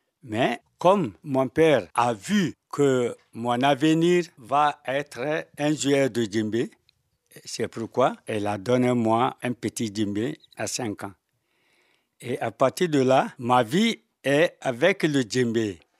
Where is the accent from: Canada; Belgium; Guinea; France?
Guinea; Samarala; tu viens à Samarala, mon village natal en Guinée